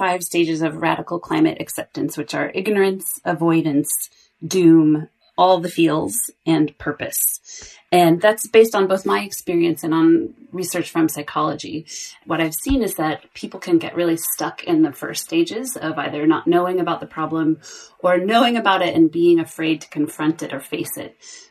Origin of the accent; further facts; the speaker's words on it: California, United States; where he comes from Canada, I come from California, we have friends and family all over.